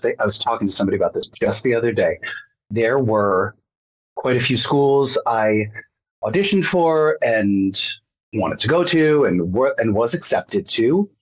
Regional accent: New Jersey, United States; I grew up in North Jersey, just across the river from Manhattan

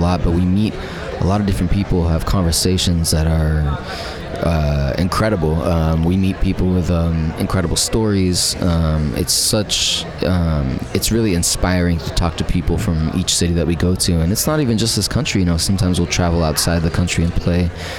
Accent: California, United States; We're from different parts of California, but we all met in Santa Barbara.

